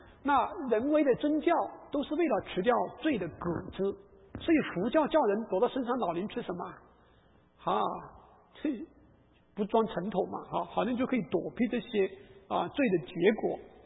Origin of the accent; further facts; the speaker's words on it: China; moved away; 我们从大陆刚出来的时候